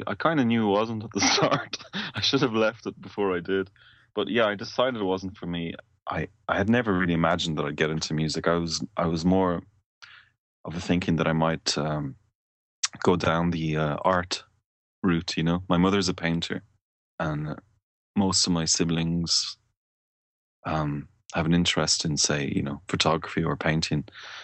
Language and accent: English; Malta; born there; also born or lived in West Africa; I was born in Malta, and my mother is Maltese, and my father, he's from Galway City.